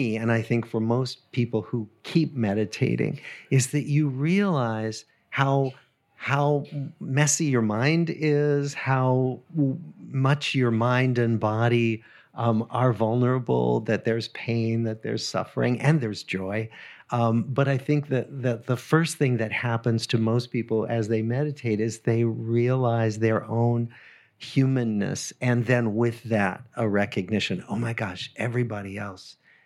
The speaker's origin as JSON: {"language": "English", "region": "New England", "country": "United States", "said": "Maybe because I come from New England and that part of the United States has a kind of Yankee tradition of, you know, self-made men"}